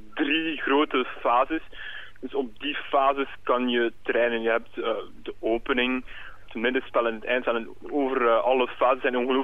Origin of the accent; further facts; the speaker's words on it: Oudenaarde, East Flanders, Belgium; In Oudenaarde is er, ik ben zelf van Oudenaarde